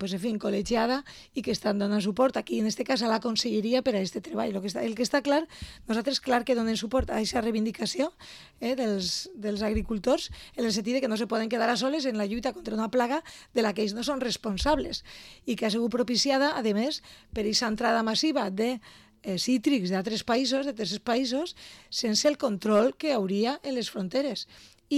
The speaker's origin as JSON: {"language": "Catalan", "region": "Valencian Community", "country": "Spain", "said": "Jo visc a Betxí, soc de la Plana Baixa, visc a Betxí"}